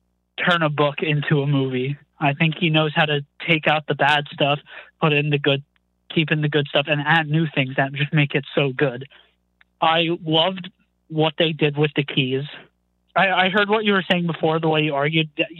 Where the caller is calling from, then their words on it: New Jersey, United States; New Jersey.